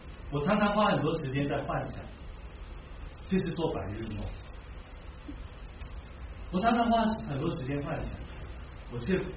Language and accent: Chinese; Guangdong, China; 现今这些痛苦就好像我们广东人叫煞煞手，小意思